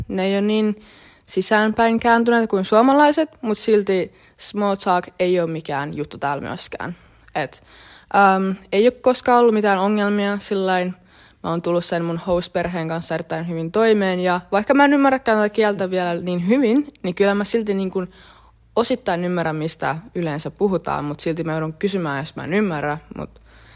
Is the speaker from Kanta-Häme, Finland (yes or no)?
yes; Hämeenlinna, Kanta-Häme, Finland; Mä oon syntynyt Hämeenlinnassa ja aina asunut siellä. Mun Äiti on venäläinen, syntynyt Neuvostoliiton aikaa Virossa, joten kaikki mun sukulaiset on Virosta. Mutta isä on syntynyt Oulussa, Jäälissä, tämmöisessä pienessä kylässä